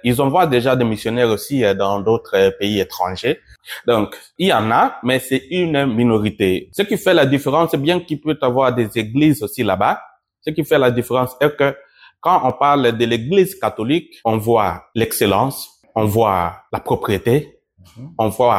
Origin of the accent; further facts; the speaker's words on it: Bosso-Modanda, Mongala, DR Congo; now in Asia; je suis né à l'Équateur, ce qu'on appelait avant Grand Équateur, maintenant c'est la province de la Mongala, et originaire de Bosso-Modanda, dans le diocèse de Lissala.